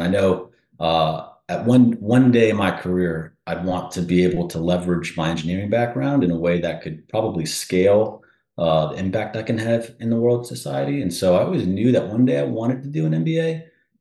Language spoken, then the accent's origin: English; Maryland, United States; also born or lived in Florida; I grew up in Maryland, the Maryland area, and went to school down in Florida